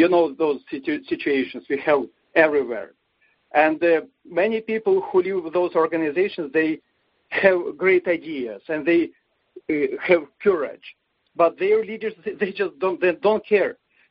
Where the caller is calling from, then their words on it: Montreal, Quebec, Canada; from Montreal.